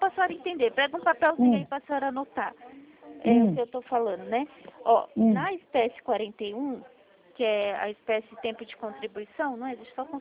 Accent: Itatiba, São Paulo, Brazil; Eu sou de Itatiba, interior de São Paulo.

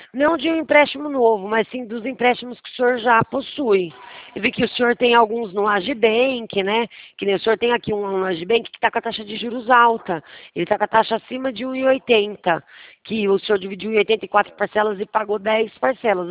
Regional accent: Rio Claro, São Paulo, Brazil; Isso, eu também sou de Rio Claro, tá?

